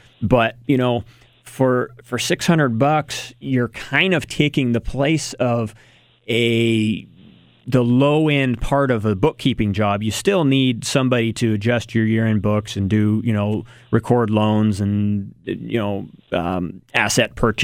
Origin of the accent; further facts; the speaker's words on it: Eugene, Oregon, United States; also born or lived in Corvallis; but I grew up in Eugene and Corvallis, so let me have my opinion, right?